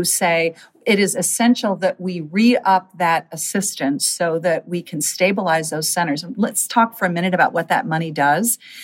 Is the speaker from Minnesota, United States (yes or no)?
yes; Minnesota, United States; small towns and big cities and suburbs in my home state of Minnesota.